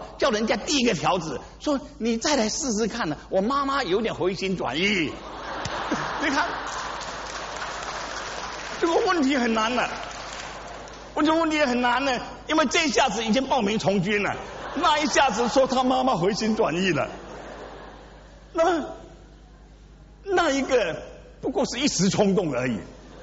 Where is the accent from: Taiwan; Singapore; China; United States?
Singapore; 因为我新加坡人